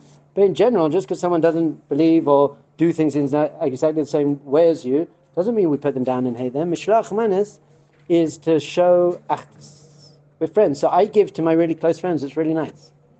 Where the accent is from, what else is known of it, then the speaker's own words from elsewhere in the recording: London, United Kingdom; And I give this example that I'm from London.